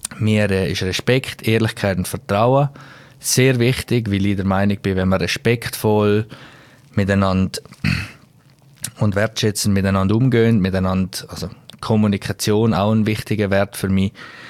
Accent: Grisons, Switzerland; wie du sicher gehört hast, bin ich im Bündnerland geboren und aufgewachsen. Ja, das Jahr werde ich 30.

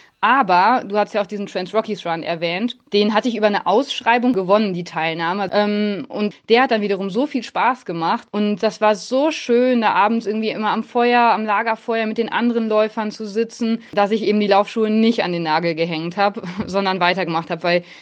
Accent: North Rhine-Westphalia, Germany; Das war aber in meiner alten Heimatstadt Hema im Sauerland

